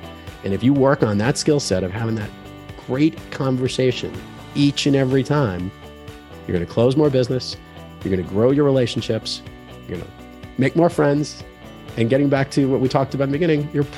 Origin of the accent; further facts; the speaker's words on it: Rockaway Beach, New York, United States; My basketball court growing up in Rockaway Beach was on the corner of an intersection